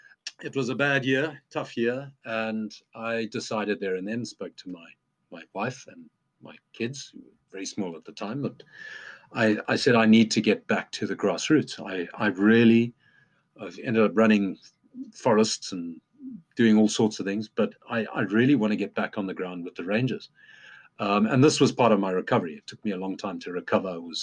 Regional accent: Zambia; also born or lived in Zimbabwe / Malawi; growing up in Zambia, Zimbabwe, Malawi.

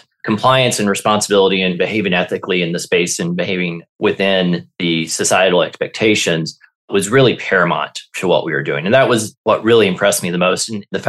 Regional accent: Arkansas, United States; moved away as an adult; also born or lived in Washington, D.C.; So I grew up in Arkansas and moved to Washington, D.C. for college and stayed there after college to go to law school and did a master's degree there as well, and was in D.C. for almost 30 years before I moved out to California a few years ago.

